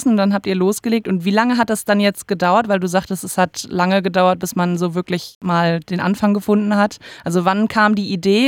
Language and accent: German; Germany; now in Australia; Wenn man als Deutscher nach Australien kommt, dann gibt es eine Sache, die man ziemlich schnell schmerzlich zu vermissen beginnt. Das ist deutsches Brot.